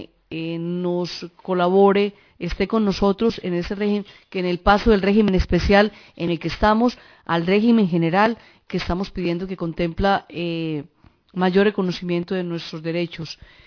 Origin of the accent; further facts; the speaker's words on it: Colombia; now in Spain; llevo 3 años aquí en España, soy colombiana